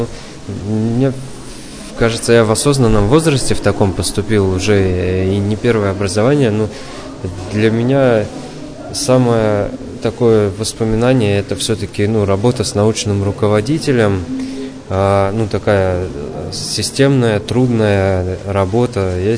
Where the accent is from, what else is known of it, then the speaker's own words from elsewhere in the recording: Moscow Oblast, Russia; now in Yekaterinburg, Russia; Я приехал из Московской области, поступил в Миссионерский институт в 2016 году